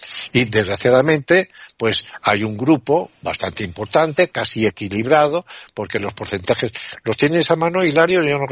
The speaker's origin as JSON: {"language": "Spanish", "town": "Barcelona", "region": "Catalonia", "country": "Spain", "tie": "born there", "lives_now": "Mallorca, Spain", "said": "Yo nací en Barcelona. No soy catalán porque no tengo raíces catalanas."}